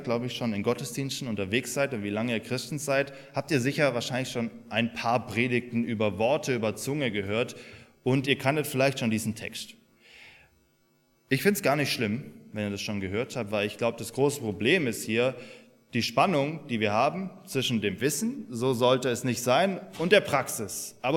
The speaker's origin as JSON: {"language": "German", "region": "Swabia", "country": "Germany", "said": "Ich bin ja ein Schwabe, eigentlich. Und es gibt im Schwäbischen ein Sprichwort"}